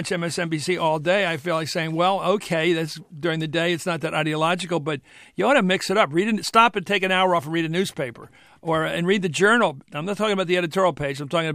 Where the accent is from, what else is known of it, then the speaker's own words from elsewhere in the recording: Philadelphia, Pennsylvania, United States; You go to my hometown of Philadelphia, 85% for Obama.